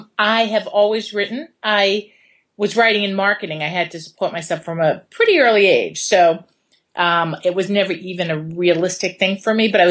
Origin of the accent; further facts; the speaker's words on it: Waltham, Massachusetts, United States; I grew up in Waltham, so it was right down the street from the Spingold Theater at Brandeis, and there was the Hovey Players in Waltham.